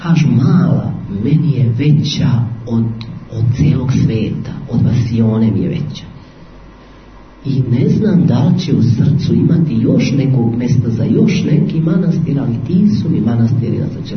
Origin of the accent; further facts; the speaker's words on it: Kotraža, Šumadija and Western Serbia, Serbia; ja sam tamo iz Rgačevskog kraja, od Guče, selo Kotraža, pa tu blizu je jezero